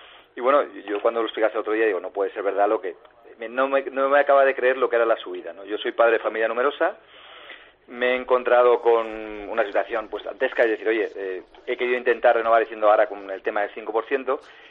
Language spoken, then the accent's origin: Spanish; Sant Andreu de Llavaneres, Catalonia, Spain; vengo, soy de San Andrés de Llavaneras, tengo que bajar en coche cada fin de semana